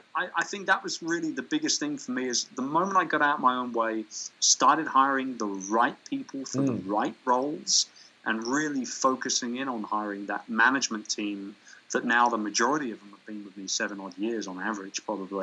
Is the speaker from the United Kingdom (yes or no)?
yes; London, United Kingdom; moved away; And it was always a dream to hold a big event in my hometown of London.